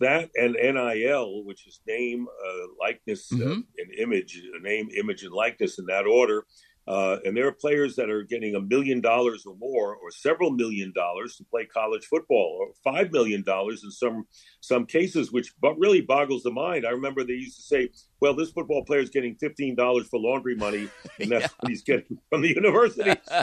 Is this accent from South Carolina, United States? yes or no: no; Queens, New York, United States; I was a New York Giant football fan growing up because I grew up in Queens in New York, and that made sense.